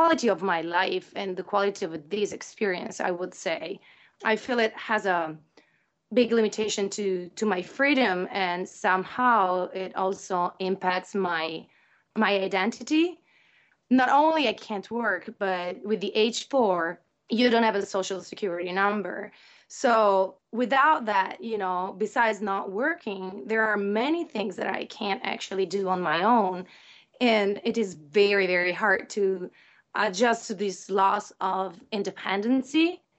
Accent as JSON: {"language": "English", "country": "Italy", "second_language": "English", "lives_now": "Grand Rapids, United States", "said": "I'm 41 years old, and I'm from Italy. I'm married to an Italian"}